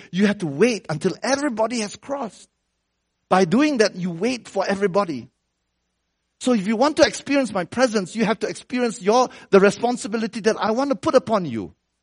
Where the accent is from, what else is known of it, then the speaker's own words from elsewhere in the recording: United States; you know, I'm American, so I use words like the most, right?